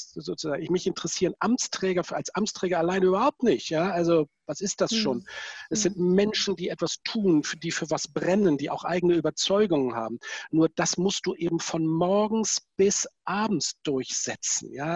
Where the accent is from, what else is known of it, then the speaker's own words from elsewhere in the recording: Itzehoe, Schleswig-Holstein, Germany; weil ich mit 14 einen Pastor in Itzehoe, da wo ich herkomme, kennengelernt habe